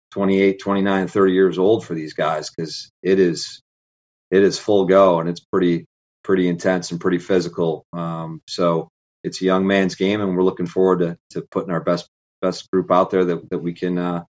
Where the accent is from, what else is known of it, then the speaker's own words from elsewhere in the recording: Irondequoit, New York, United States; I grew up in Irondequoit, New York, and, you know, played on the reservations a lot growing up and played a lot of box.